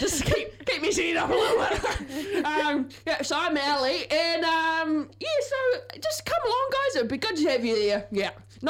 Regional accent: Levin, Manawatū-Whanganui, New Zealand; I don't know why I've gone British this morning, but here we are. I'm from Levin.

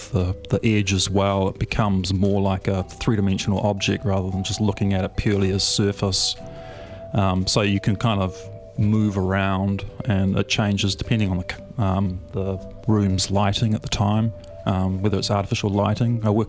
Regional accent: Castor Bay, Auckland, New Zealand; now in Te Aroha, New Zealand; I grew up Castor Bay. So I mean, it's not really that exciting a place, really.

